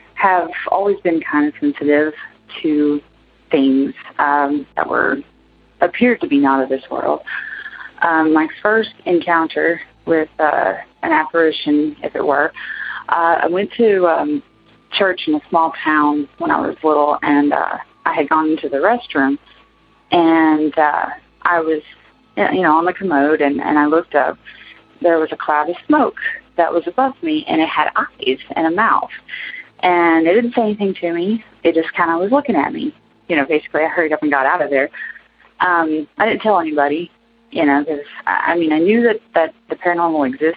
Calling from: Gainesville, Florida, United States; I'm from Gainesville, Florida.

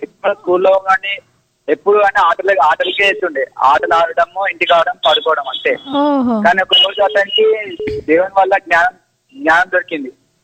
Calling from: Hyderabad, Telangana, India; నేను హైదరాబాద్ నుంచి అండి. మా అయితే ప్రాపర్ మేనేజ్ కానీ హైదరాబాద్ లో ఉంటాను అండి.

